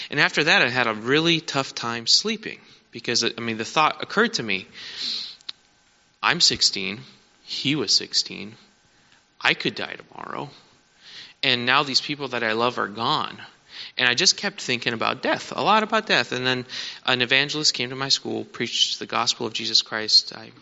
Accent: Detroit, Michigan, United States; And growing up in Detroit, Michigan, my parents were very poor, coming to this country with almost nothing.

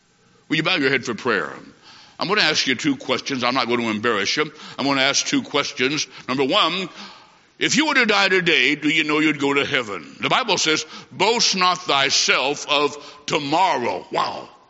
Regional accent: Macomb, Illinois, United States; I grew up in Macomb, Illinois, just out of a little town called Chester, just down the road.

